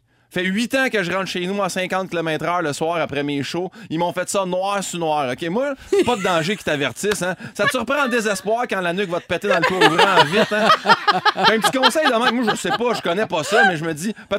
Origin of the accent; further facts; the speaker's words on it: Saint-Hyacinthe, Quebec, Canada; now in Montreal, Canada; je viens de Saint-Hyacinthe, la campagne, la verdure, les pâturages, le grand air.